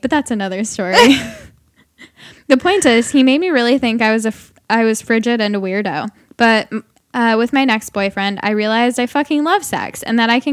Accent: Brazil; English is a second language; My name is blank. 25, and I'm from Brazil.

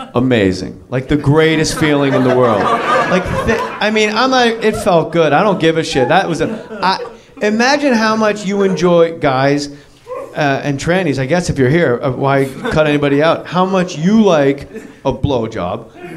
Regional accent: New Jersey, United States; All right, don't make a big deal out of it. … I'm from New Jersey.

